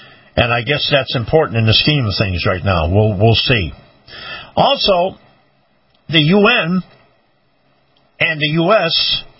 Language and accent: English; New York, United States; I remember in my hometown in upstate New York, we had a clock in the middle of the town with a little drive around